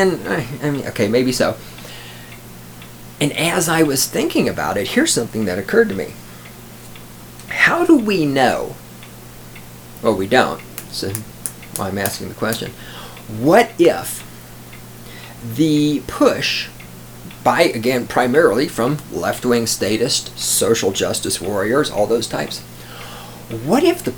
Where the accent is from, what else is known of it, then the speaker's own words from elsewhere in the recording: Texas, United States; I'm from Texas, down in Texas, where half the population, I mean, I don't have exact statistics, but where I grew up, a good third of the population was black people.